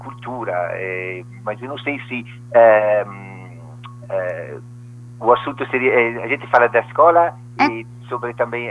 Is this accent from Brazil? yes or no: no; Milan, Lombardy, Italy; Portuguese is a second language; eu sou italiano, a cidade é Milão, então é do norte da Itália, a região é a Lombardia.